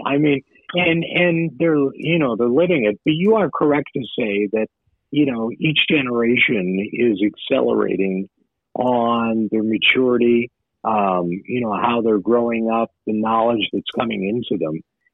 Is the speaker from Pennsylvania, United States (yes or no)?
yes; Pittsburgh, Pennsylvania, United States; also born or lived in Wheeling / Charleston / Louisville / Los Angeles; I grew up in Pittsburgh, started on the air there, was a program director, morning man, in Wheeling, West Virginia. Then lived in Charleston, West Virginia, then Louisville, Kentucky, and then Los Angeles.